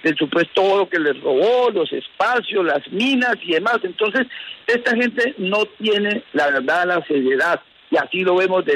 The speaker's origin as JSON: {"language": "Spanish", "country": "Colombia", "said": "por el dolor que le debe sentir uno como colombiano"}